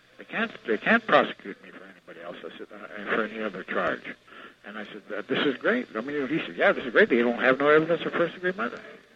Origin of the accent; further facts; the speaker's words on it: North Dakota, United States; I was raised on the Turtle Mountain Chippewa Reservation, and also the Fort Totten Dakota Reservation. A lot of people know it as Sioux, but that's not really our real name. That's not the name of our tribe. I was raised there by my grandparents till I was 9 years old.